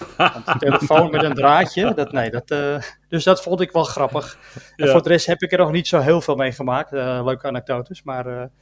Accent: Germany; wij als Duitsers hadden dat ook.

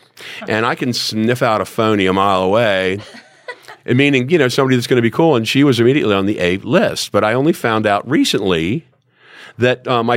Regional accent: Nashville, Tennessee, United States; also born or lived in South Florida; And then I moved back to Nashville, my hometown, where I call it my hometown.

